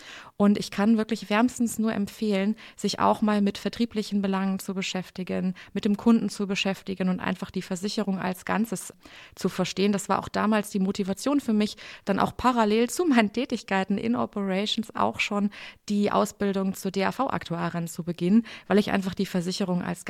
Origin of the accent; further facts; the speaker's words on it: Cologne, North Rhine-Westphalia, Germany; born there; da ich ja eigentlich gebürtige Kölnerin bin, war ich natürlich auch echt froh, dass ich dann wieder in die Heimat zurück konnte.